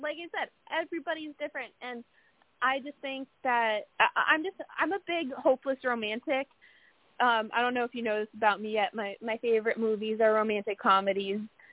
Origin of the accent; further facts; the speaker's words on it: Florida, United States; I was born in Florida, always lived here.